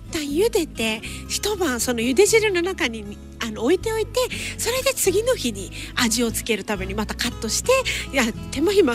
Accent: Okinawa, Japan; 今日は私の出身の沖縄料理の、お料理を提供していることをお話ししたいと思います

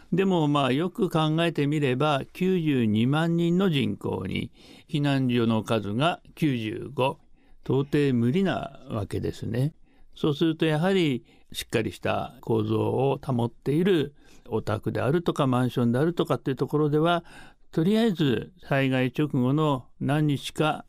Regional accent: Sendai, Miyagi, Japan; 僕も宮城県仙台市出身ですからね

